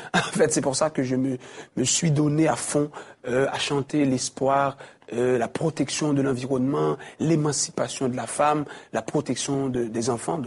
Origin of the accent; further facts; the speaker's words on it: Haiti; en tant que Haïtien, je viens d'un pays où les choses ne sont pas toujours très très bien, vous le savez.